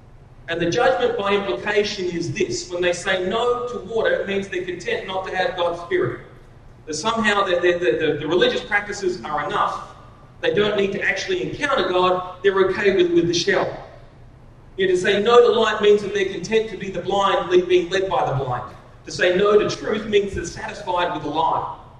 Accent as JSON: {"language": "English", "country": "Australia", "moved": "yes", "said": "I'm Australian by birth. I come from Australia. I moved here in 2002. I've lived here ever since."}